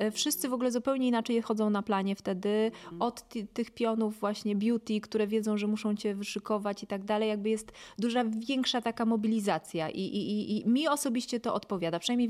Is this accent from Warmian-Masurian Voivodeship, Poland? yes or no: no; Katowice, Silesian Voivodeship, Poland; To w ogóle moje rodzinne miasto. Ja naprawdę tak bardzo się cieszyłam, że mamy tego Sylwestra w tych Katowicach.